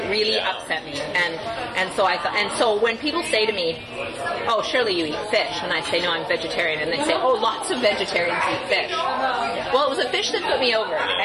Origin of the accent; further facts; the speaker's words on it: Calgary, Alberta, Canada; I grew up in Calgary.